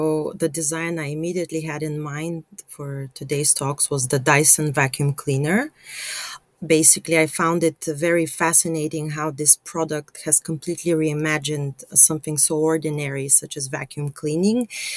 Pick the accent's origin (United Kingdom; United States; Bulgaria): Bulgaria; I am originally from Bulgaria.